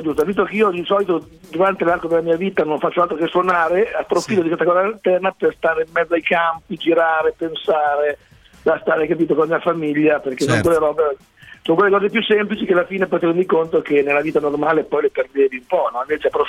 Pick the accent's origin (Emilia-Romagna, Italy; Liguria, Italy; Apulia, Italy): Emilia-Romagna, Italy; io sono originario dell'Appennino Romagnolo